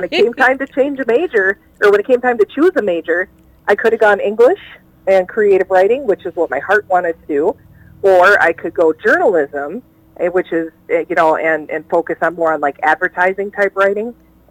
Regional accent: Plymouth, Minnesota, United States; also born or lived in Williston, North Dakota; I grew up here in the Twin Cities in Plymouth, Minnesota, is where what I call home. I did spend a bit of my childhood out in Williston, North Dakota, most of my elementary school years

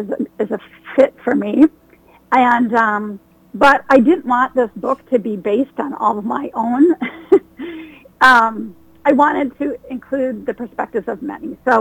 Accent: Duluth, Minnesota, United States; also born or lived in St. Cloud / Twin Cities; Well, I'm a Minnesota native, born in St. Cloud, spent my elementary years in Duluth, and then ever since junior high, I've lived in the Twin Cities.

